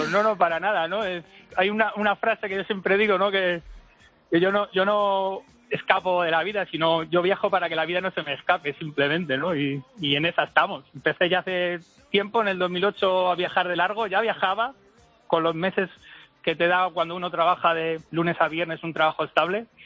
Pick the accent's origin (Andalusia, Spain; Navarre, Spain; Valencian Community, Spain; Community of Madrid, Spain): Community of Madrid, Spain; Getafe; Soy de Madrid, de Getafe.